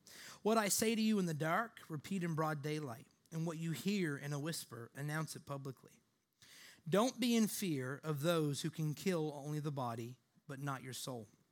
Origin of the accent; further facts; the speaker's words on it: Canada; like, I'm Canadian, so I just want to start, you know, cussing those people out.